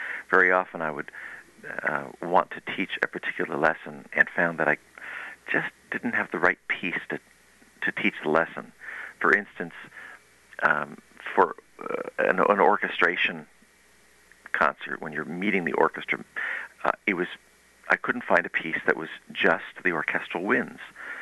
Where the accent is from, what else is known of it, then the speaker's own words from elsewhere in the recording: California, United States; a little kid growing up in the San Fernando Valley, California